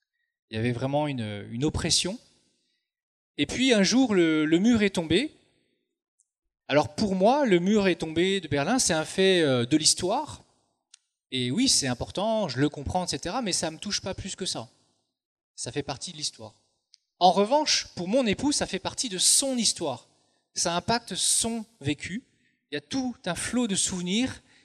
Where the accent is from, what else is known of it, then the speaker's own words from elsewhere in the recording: Bourgogne-Franche-Comté, France; Alors moi j'ai grandi en Franche-Comté, dans le Doubs, tranquille, enfance paisible.